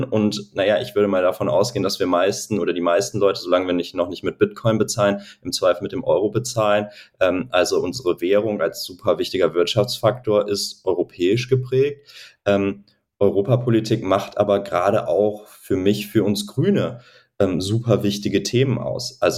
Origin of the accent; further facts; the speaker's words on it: Mönchengladbach, North Rhine-Westphalia, Germany; born there; weil mein Vater in meiner Geburtsstadt Mönchengladbach schon Kommunalpolitik gemacht hat.